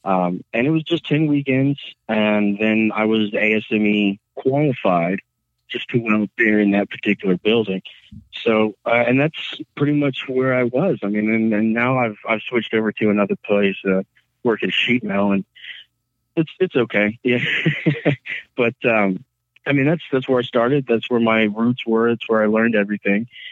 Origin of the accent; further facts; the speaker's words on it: Lynchburg, Virginia, United States; I have always been a native of Virginia. Unfortunately, I was born and raised in Lynchburg, Virginia.